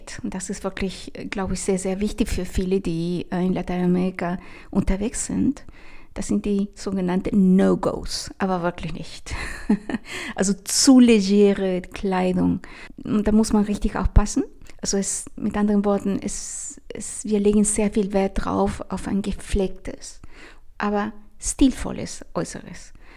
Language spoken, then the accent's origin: German; Chile; Also Farben werden zum Beispiel in meiner Heimat Chile die eher dunkleren Farben bevorzugt.